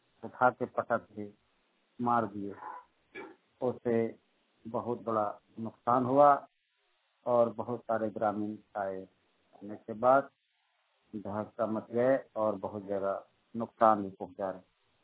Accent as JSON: {"language": "Hindi", "town": "Basmandi", "region": "Jharkhand", "country": "India", "said": "ग्राम बासमंडी और प्रखंड पुरजहार के रहने के निवासी हूँ, गोड्डा डिस्ट्रिक्ट।"}